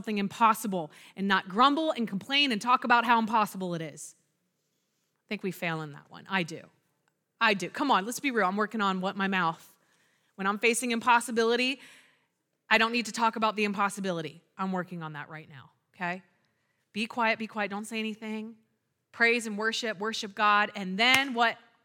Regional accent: United States; we Americans, I'm an American. I'm proud to be American.

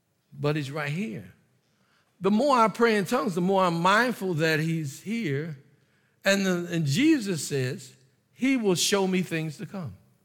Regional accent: Philadelphia, Pennsylvania, United States; I'm from Philadelphia. And I'm an urban pastor.

